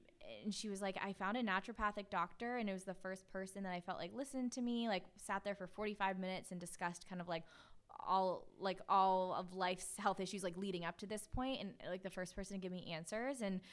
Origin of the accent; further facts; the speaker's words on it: East Coast, United States; I'm from the East Coast. Like, no one I grew up with ever talked about that before.